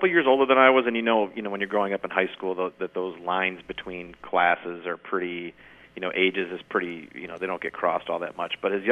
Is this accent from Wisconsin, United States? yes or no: yes; Beloit, Wisconsin, United States; I grew up in Beloit.